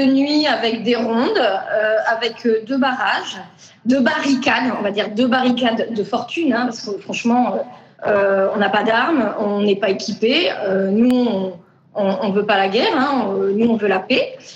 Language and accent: French; New Caledonia; Alors, je suis née en Nouvelle-Calédonie. Et donc j'ai connu les événements de 84 et 88, donc j'avais 11 ans. Donc là où on habitait, là où habite ma mère toujours, donc à Boulari entre Saint-Louis la tribu de Saint-Louis et la tribu de la Conception